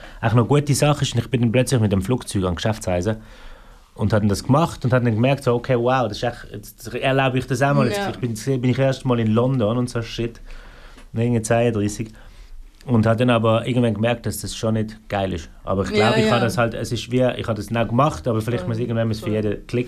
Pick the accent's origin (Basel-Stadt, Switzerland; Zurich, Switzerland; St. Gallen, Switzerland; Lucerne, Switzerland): Basel-Stadt, Switzerland; Basel; Ich bin so in Basel-Stadt aufgewachsen